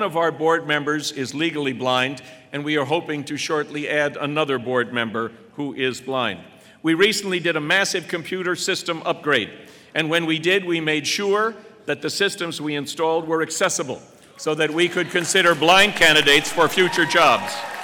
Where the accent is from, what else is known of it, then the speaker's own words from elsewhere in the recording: New York, United States; You have to forgive me if I burst into song every now and then, but I'm from New York.